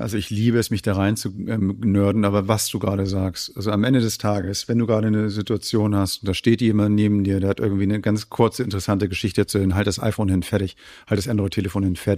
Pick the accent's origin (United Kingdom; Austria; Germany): Germany; North Germany; wir sind aus dem Norden